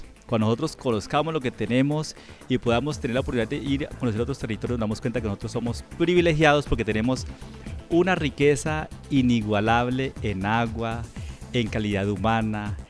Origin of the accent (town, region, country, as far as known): Colombia